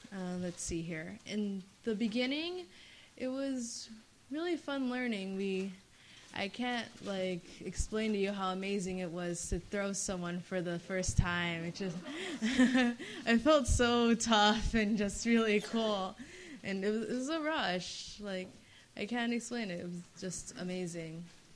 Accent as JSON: {"language": "English", "town": "Chicago", "region": "Illinois", "country": "United States", "said": "I'm from Chicago, and I'm a senior at Walter Payton College Prep"}